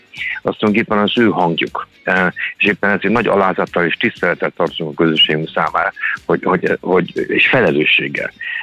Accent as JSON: {"language": "Hungarian", "region": "Budapest", "country": "Hungary", "tie": "born or raised there", "said": "És éppen természetesen ezt a szülővárosomban, Budapesten szeretnék elindítani"}